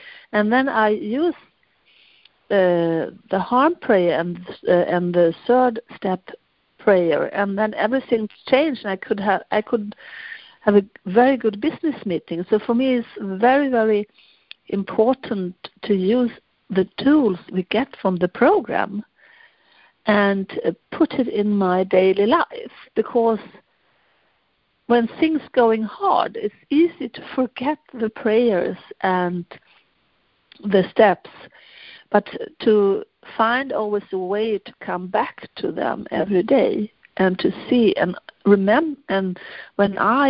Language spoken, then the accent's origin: English; Germany; English is a second language; also born or lived in Sweden; because I speak three languages. Because my parents come from Germany, I also have many years growing up in Germany.